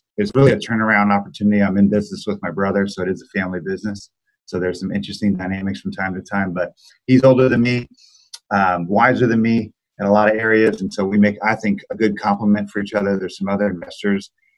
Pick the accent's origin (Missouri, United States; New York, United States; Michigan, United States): Missouri, United States; Columbia; now in Kansas City, United States; So I grew up in Columbia, Missouri, so Midwest boy. Now live in Kansas City, home of barbecue.